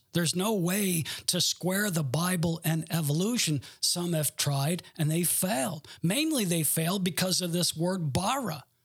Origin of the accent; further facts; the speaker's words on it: Garden City, Michigan, United States; born there; I was born in Garden City, Michigan